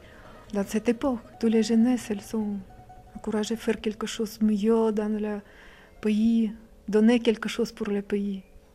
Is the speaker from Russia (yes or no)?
yes; Moscow Oblast, Russia; French is a second language; Oui, j'ai grandi à un petit village à côté de Moscou, 100 km à côté de Moscou, un petit village.